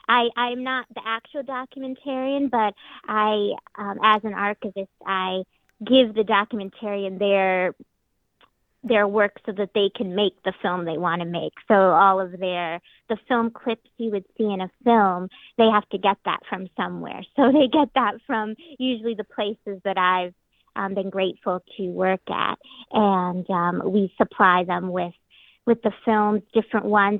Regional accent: Scranton, Pennsylvania, United States; I grew up here in Scranton, and I was around a lot of older people, and I think that's how I became an old soul.

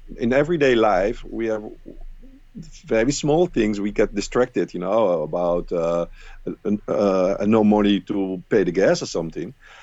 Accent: Rotterdam, South Holland, Netherlands; House of Craziness in Rotterdam, in the Netherlands, my hometown.

